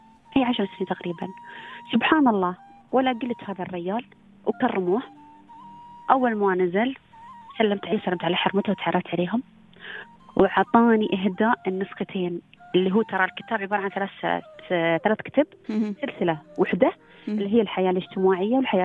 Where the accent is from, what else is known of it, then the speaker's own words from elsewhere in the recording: Abu Dhabi, United Arab Emirates; أول مطوع عندنا في أبو ظبي،